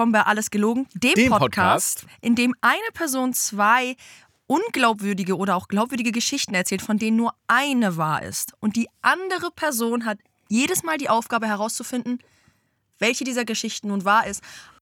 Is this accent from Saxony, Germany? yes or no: no; Hamburg, Germany; Ich komme aus Hamburg.